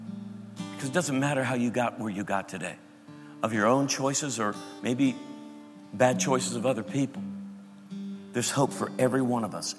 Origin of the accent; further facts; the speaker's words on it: Pennsylvania, United States; accent: Pittsburgh; I'm from Western Pennsylvania, so I can do this. If you're not from around here, don't do no Pittsburgh accent in that, okay?